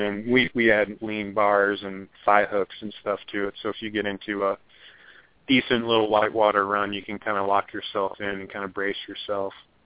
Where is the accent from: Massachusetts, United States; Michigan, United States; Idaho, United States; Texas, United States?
Idaho, United States; But you know, growing up in Idaho, the rivers were so close